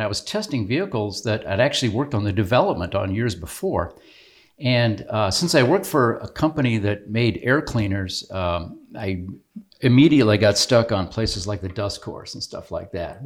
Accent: Minnesota, United States; Well, I grew up in Minnesota, and after I got out of college, I went to work for this company in Minneapolis

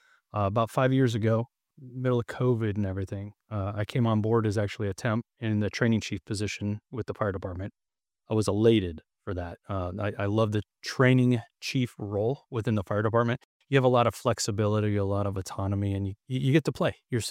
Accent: Glendale, Arizona, United States; I grew up in Glendale, Arizona.

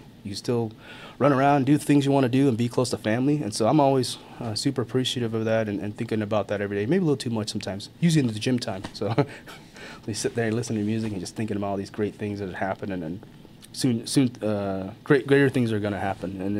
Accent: United States; Being an American, growing up here, obviously being in two different worlds, right?

